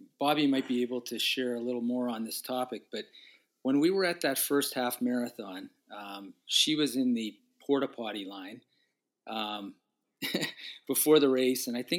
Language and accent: English; Winnipeg, Manitoba, Canada; because since we were both born and raised in Winnipeg, we got the chance to run in front of our friends and family.